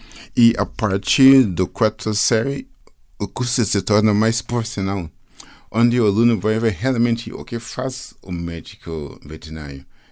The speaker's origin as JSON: {"language": "Portuguese", "country": "Guyana", "second_language": "Portuguese", "moved": "yes", "lives_now": "Brazil", "said": "Eu sou da Guiana, antiga Guiana inglesa, mas estou no Brasil faz uns 30 anos."}